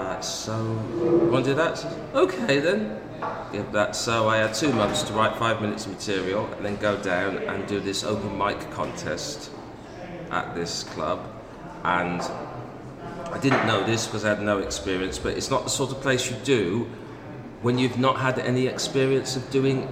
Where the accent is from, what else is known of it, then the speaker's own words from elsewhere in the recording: Birmingham, West Midlands, United Kingdom; I mention I'm from Birmingham, and I talk about things like the Christmas market and our reputation for being stupid